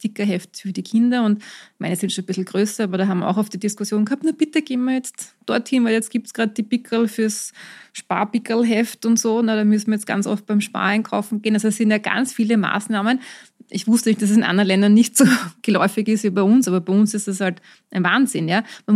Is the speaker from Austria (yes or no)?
yes; Austria; das ist nur bei uns in Österreich so, aber es ist trotzdem immer noch sehr viel, sehr billig bei uns